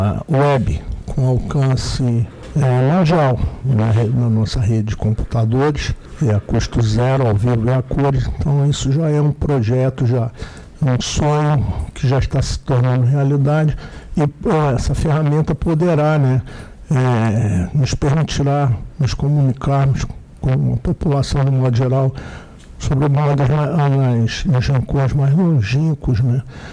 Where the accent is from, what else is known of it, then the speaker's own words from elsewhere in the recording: Petrópolis, Rio de Janeiro, Brazil; 27, sim, sou carioca. Na verdade, eu nasci no estado, em Petrópolis, no estado do Rio de Janeiro.